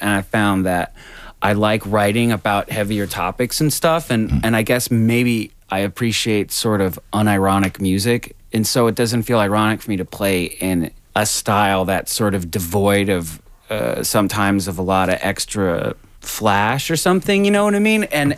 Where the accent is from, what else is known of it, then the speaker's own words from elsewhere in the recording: North Carolina, United States; it was really easy to play because I'm from North Carolina.